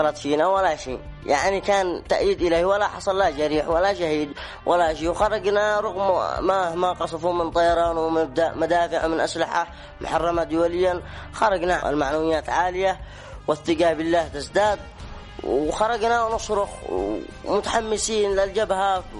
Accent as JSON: {"language": "Arabic", "region": "Taiz Governorate", "country": "Yemen", "said": "فأني أنصح من أهل قريتي وأهل محافظة تعز بأكملها"}